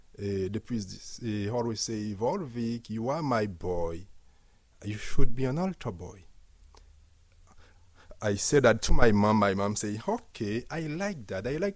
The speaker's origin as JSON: {"language": "English", "country": "Haiti", "also_born_or_lived": "Miami", "second_language": "English", "moved": "yes", "lives_now": "United States", "said": "I come from Haiti. Like many of you probably heard about Haiti, even you don't know where it is. For now, a few years ago, I moved to Miami. From Miami, I came here."}